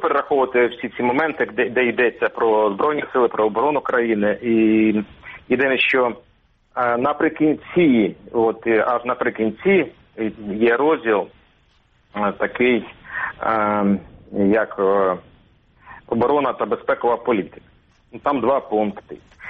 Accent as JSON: {"language": "Ukrainian", "region": "Crimea", "country": "Ukraine", "moved": "as an adult", "said": "Там значна частина мого життя, 30 років, пов'язана з Кримом. І в 14-му, в тому самому, я вимушений був його залишити. І отож, як колишній кримчанин"}